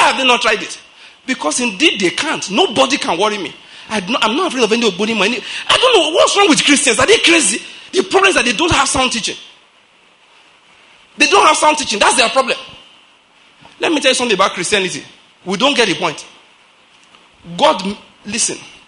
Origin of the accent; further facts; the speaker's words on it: Nigeria; you know, I'm a Nigerian, I'm a black man.